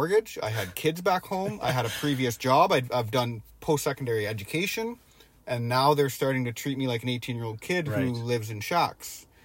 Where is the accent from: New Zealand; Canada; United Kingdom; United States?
Canada; Trenton, Ontario; born there; I was born in Trenton.